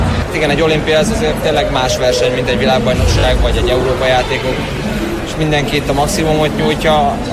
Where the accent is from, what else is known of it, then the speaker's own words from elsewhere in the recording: Zagyvarékas, Jász-Nagykun-Szolnok, Hungary; Szerencsére elég sok szurkoló kijött Magyarországról, a szülővárosomból is, Zagyvarékasról.